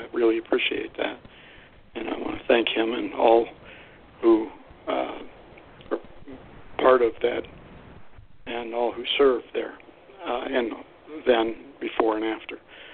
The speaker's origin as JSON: {"language": "English", "town": "Youngstown", "region": "Ohio", "country": "United States", "tie": "born or raised there", "also_born_or_lived": "Michigan / Tennessee / Kentucky / California", "said": "I grew up in Youngstown, Ohio. I've lived up north in Michigan, all over central Michigan. I lived in Tennessee and Kentucky, California, Virginia"}